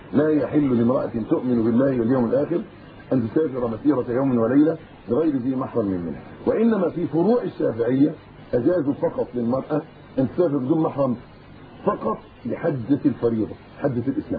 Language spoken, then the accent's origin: Arabic; Egypt; حتى عندنا في مصر وفي غيره في كل مكان